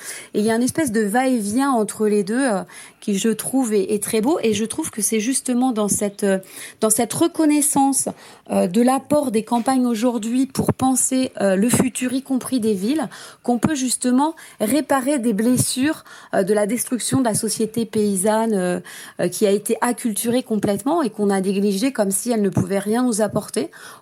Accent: Pays de la Loire, France; Alors moi, j'habite dans mon pays natal. Je suis un produit un peu du terroir. J'ai bougé pour mes études et puis je suis vite revenue. Je vis dans les campagnes nantaises, dans le vignoble nantais, entre, on va dire, le pays nantais et la Vendée et les Mauges.

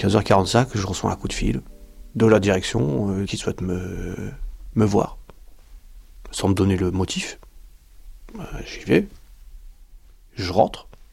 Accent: France; Moi, je suis français.

